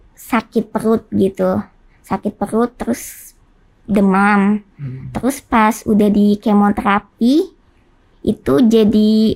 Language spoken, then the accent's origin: Indonesian; Bandung, West Java, Indonesia; Jadi akhirnya kita pindah ke Bandung, karena kita aslinya juga orang Bandung